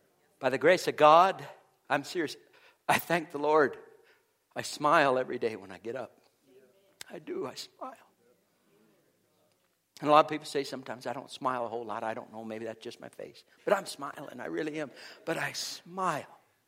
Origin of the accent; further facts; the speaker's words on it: Golden, Colorado, United States; As I said, I grew up in Golden. It's a pretty city.